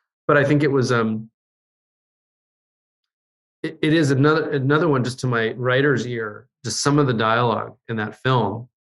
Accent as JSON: {"language": "English", "town": "Los Angeles", "region": "California", "country": "United States", "tie": "born or raised there", "said": "And I grew up in Los Angeles, but there were areas, parts, worlds in Los Angeles that I had never discovered until I worked there"}